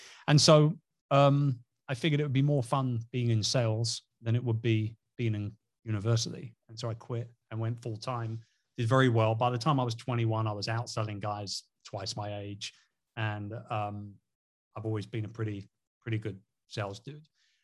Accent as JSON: {"language": "English", "town": "Wimbledon", "region": "London", "country": "United Kingdom", "tie": "born or raised there", "said": "I'm a Londoner, you know, born and raised Wimbledon, about 10 minutes away from Centre Court there in the tennis club."}